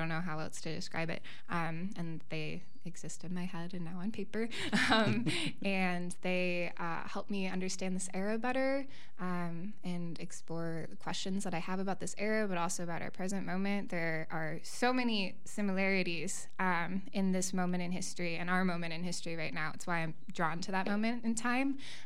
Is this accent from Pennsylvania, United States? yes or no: no; Wisconsin, United States; I similarly was a city kid. I grew up outside of Milwaukee